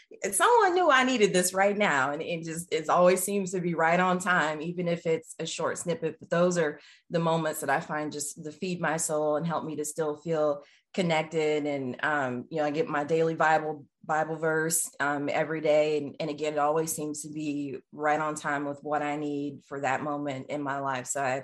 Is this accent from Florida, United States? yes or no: no; Dallas, Texas, United States; I grew up just outside of Dallas, Texas